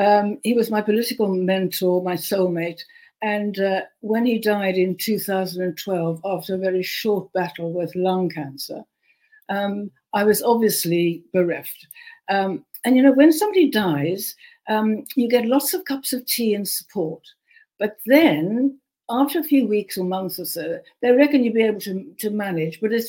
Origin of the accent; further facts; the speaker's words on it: Cape Town, Western Cape, South Africa; born there; I was born in Cape Town, and my dream was to come to Fleet Street